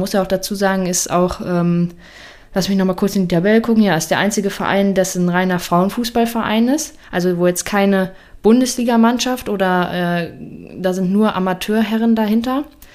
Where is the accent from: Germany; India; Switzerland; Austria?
Germany; Dülmen, North Rhine-Westphalia; Dülmen. Sagt wahrscheinlich keinem was.